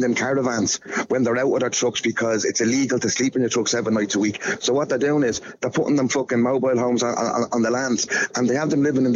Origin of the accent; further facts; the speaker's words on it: Ireland; And the trouble we have as Irish lads, because their own drivers come in with their own language, their little handshakes, the way we're talking